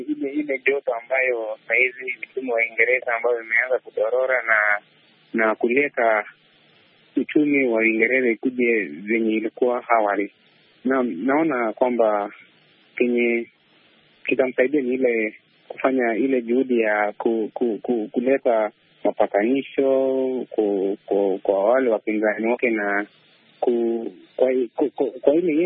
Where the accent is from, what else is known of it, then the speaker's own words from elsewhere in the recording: Kenya; Na natoka Kenya